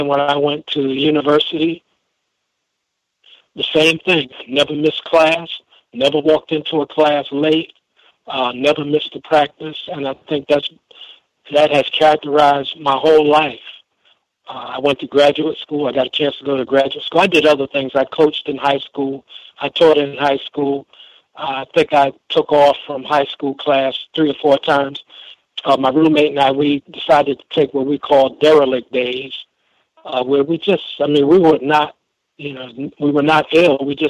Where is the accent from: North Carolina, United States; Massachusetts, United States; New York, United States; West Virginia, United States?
New York, United States; Brooklyn; I grew up in Brooklyn and met a lot of beautiful, beautiful brothers.